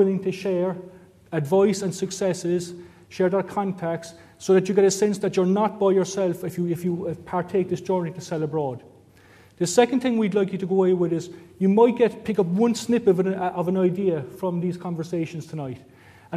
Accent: Cork, Munster, Ireland; I will try and speak very slowly because I'm from Cork

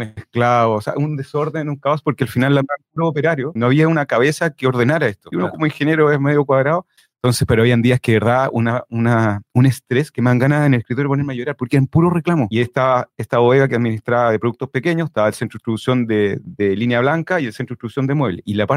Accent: Santiago, Santiago Metropolitan Region, Chile; Sí, nacido y criado en Santiago, de una familia padre, madre, una hermana menor y el que habla.

